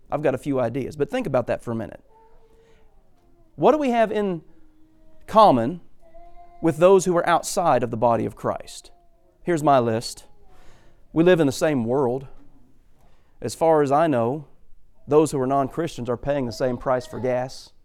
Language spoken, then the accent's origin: English; Ohio, United States; My dad served as a deacon in the congregation where I grew up in Ohio.